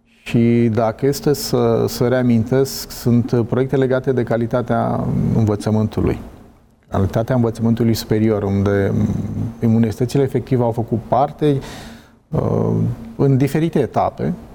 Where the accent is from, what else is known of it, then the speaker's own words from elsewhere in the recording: Romania; Eu, ca român, mă bucur că un student al nostru merge